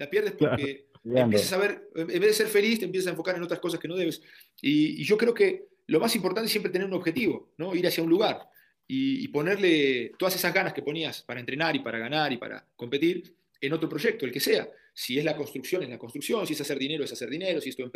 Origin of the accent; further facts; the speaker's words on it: Argentina; now in Mexico; Me vine de Argentina y me dijeron, no tomes agua, no comas de la calle, no comas grasoso, todo lo hacen con grasa, te va a hacer mal, te va a caer mal